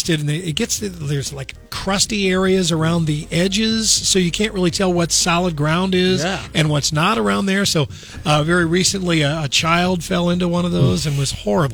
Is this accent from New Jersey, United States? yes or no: no; Missouri, United States; South Carolina, Louisiana, Alabama, Oklahoma, my home state of Missouri.